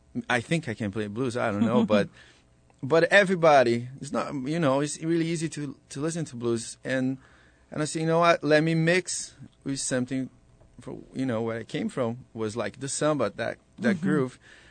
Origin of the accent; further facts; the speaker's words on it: Porto Alegre, Rio Grande do Sul, Brazil; moved away; I'm originally from Brazil, South Brazil, Porto Alegre. And, when I moved here